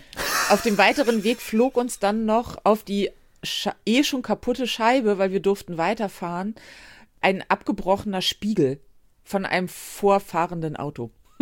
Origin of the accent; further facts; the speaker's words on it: Northern Germany, Germany; Ich bin Norddeutsche, sehr auch.